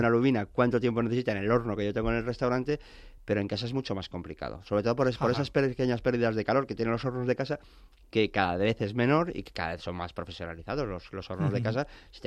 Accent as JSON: {"language": "Spanish", "town": "Madrid", "region": "Community of Madrid", "country": "Spain", "said": "yo soy madrileño."}